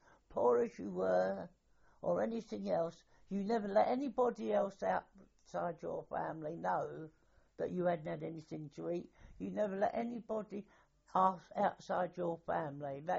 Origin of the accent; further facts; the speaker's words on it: London, United Kingdom; I'm a Londoner